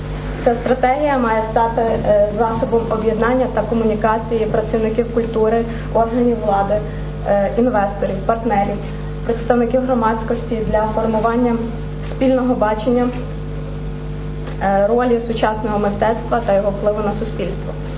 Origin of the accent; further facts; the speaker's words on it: Ivano-Frankivsk, Ivano-Frankivsk Oblast, Ukraine; я народилась і проживаю в місті Івано-Франківськ